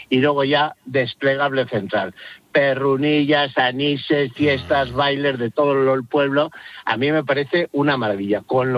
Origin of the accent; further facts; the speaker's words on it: Horcajo de la Ribera, Castile and León, Spain; ese es mi pueblo, Horcajo de la Ribera, al lado de Navasequilla, al lado de la Lestra del Cano